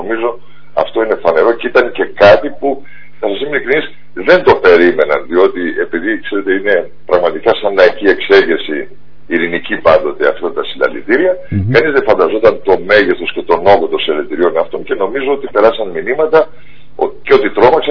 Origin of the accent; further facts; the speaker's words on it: Macedonia, Greece; ως Μακεδόνας δεν θα μπορούσα ποτέ να δεχτώ μια ονομασία η οποία θα φέρει τη λέξη Μακεδονία και δεν θα ανήκει στην ελληνική επικράτεια